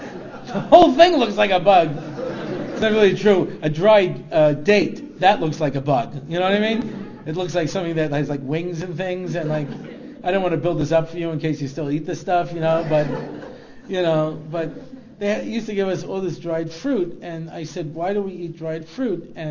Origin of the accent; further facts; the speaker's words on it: New York, United States; I grew up in New York, okay? So, you know, it's zero over there now with snow all over the ground